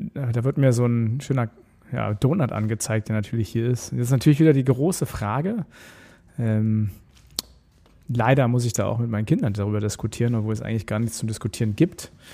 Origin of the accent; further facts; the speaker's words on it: Berlin, Germany; Auch ich als Berliner so würde sagen, es ist ein Pfannkuchen.